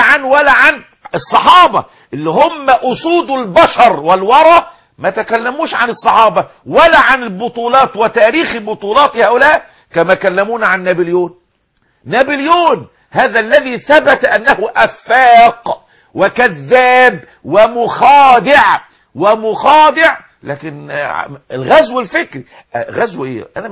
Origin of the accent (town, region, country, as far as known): Egypt